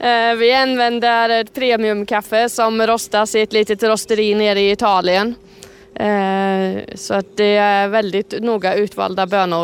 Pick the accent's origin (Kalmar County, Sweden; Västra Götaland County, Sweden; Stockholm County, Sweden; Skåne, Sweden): Västra Götaland County, Sweden; Tibro; Vi kommer från Stenungsundstrakten, även om jag är uppvuxen här i Tibro.